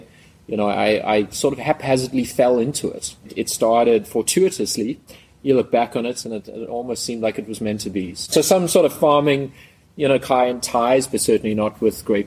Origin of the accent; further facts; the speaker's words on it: South Africa; now in Charlottesville, United States; what I'd like to believe is Charlottesville in Virginia is home. You know, I grew up in South Africa, but home is Virginia now.